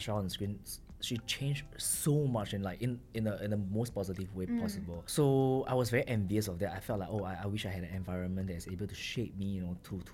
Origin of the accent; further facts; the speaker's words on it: Singapore; the right thing to do now as a Singaporean guy at that age was to either start working or to further my studies.